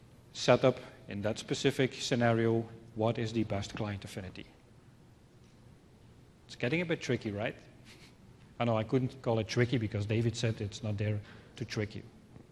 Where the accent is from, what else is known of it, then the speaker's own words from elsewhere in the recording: Belgium; I'm from Belgium